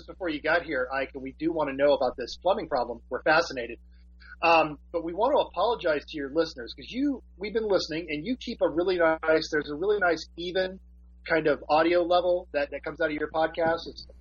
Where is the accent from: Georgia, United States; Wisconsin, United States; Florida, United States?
Georgia, United States; I'm from Georgia.